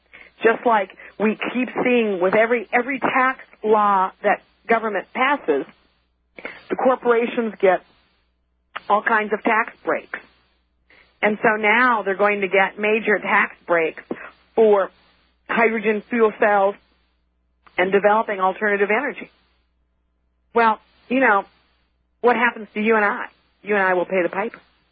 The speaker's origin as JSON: {"language": "English", "country": "United States", "said": "as an American, I did not know what socialism was."}